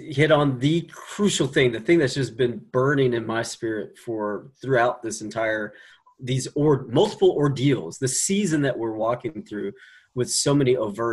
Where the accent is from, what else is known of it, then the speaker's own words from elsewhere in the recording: Arkansas, United States; And I grew up in Arkansas, and I grew up attending an African American missionary Baptist church, yeah.